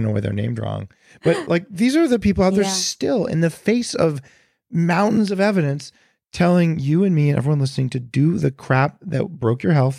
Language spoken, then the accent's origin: English; California, United States; Yeah, I'll give you that. But I know I'm from Silicon Valley.